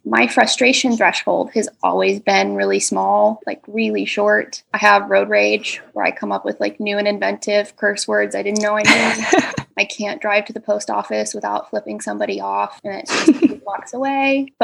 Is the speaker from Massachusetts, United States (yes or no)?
no; Dallas, Texas, United States; I am an artist and small business owner and creator of an audio drama podcast. I'm from Dallas, Texas.